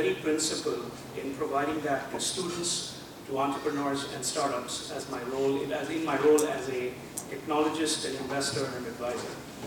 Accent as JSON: {"language": "English", "country": "India", "moved": "yes", "said": "I came from India in 86 and took a passion for computing and really broke away from a family of medicos to be a computer scientist."}